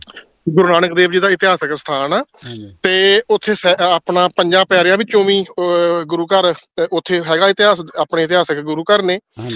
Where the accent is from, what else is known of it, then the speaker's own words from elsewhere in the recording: Amritsar, Punjab, India; ਜਿਵੇਂ ਮੈਂ ਅੰਮ੍ਰਿਤਸਰ ਸਾਹਿਬ ਜੰਮਿਆ ਪਲਿਆ ਹਨਾ